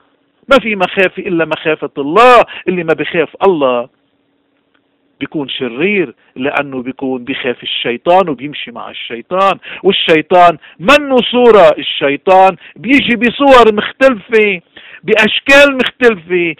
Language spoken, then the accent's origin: Arabic; Lebanon; نحن أولاد لبنان، نحن أولاد الحق